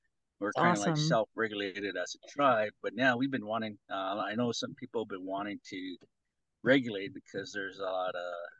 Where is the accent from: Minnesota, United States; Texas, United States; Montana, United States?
Montana, United States; Crow Agency; I grew up in Crow Agency Montana, which is our agency for the tribe. And so I grew up there, was born there, grew up.